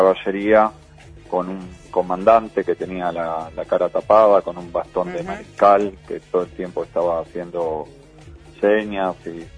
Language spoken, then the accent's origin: Spanish; Quilmes, Buenos Aires Province, Argentina; Yo soy de Quilmes, del conurbano bonaerense.